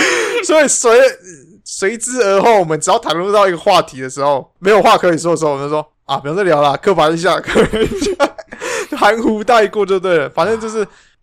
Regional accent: Taiwan; 我们台湾人也不能学他们啦

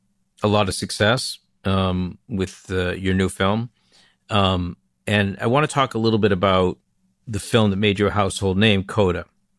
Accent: Gloucester, Massachusetts, United States; And as someone who grew up in Gloucester, I was proud to see a film based in my hometown.

